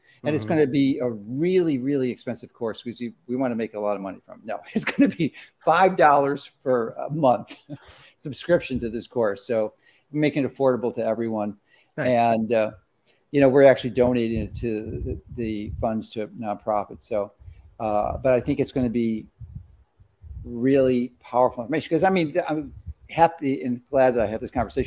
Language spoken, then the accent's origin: English; Chicago, Illinois, United States; I mean, I'm from Chicago.